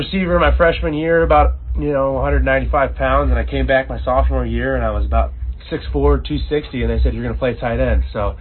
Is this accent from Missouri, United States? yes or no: yes; Kansas City, Missouri, United States; Yeah. So I'm from Kansas City. I went to Rockers High School. Played for the great Tony Severino.